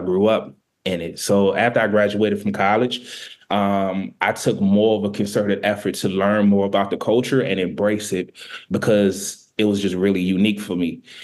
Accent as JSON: {"language": "English", "town": "Washington", "region": "District of Columbia", "country": "United States", "tie": "born or raised there", "said": "So, like I said, I was born and raised in Southeast DC. So I grew up in the Congress Heights neighborhood, Congress Park."}